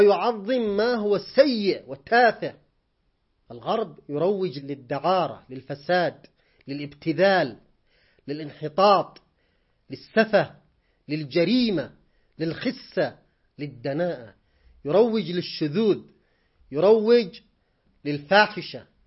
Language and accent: Arabic; Yemen; ما جرى عندنا في اليمن